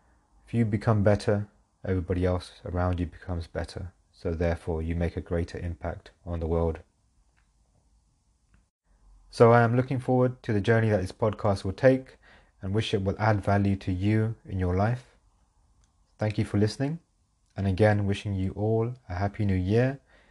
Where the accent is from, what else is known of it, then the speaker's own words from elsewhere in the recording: United Kingdom; born there; So I am a British-born Sikh, born into a Punjabi Sikh family.